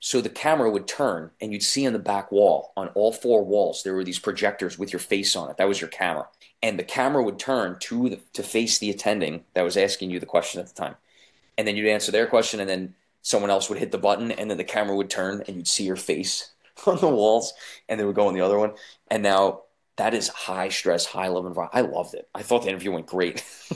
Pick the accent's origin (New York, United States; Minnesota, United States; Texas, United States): New York, United States; Closer to home for me, because I'm from Long Island, Newbix on Long Island.